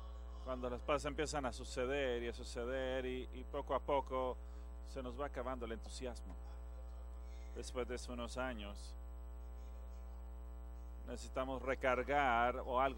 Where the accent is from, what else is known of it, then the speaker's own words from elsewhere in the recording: Mississippi, United States; born there; acabamos de regresar de un viaje de Mississippi, que es el lugar donde yo nací. Allí nací yo.